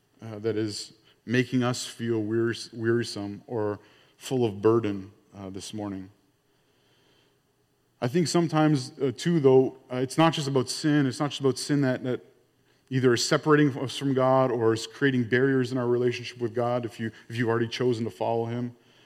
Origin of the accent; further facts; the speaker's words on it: Ontario, Canada; I mean, I grew up in Ontario, and it is far more relaxed.